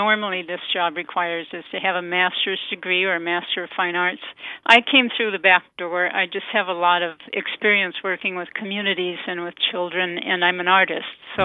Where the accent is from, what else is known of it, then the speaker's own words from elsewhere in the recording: White Bear Lake, Minnesota, United States; also born or lived in Portland / Italy; Well, actually, I grew up in Minnesota, White Bear Lake, Minnesota. And after that, I attended the university there for a while in Minneapolis and moved to the West Coast, the East Coast, finished my schooling in Portland, Oregon, went to Italy to do some schooling.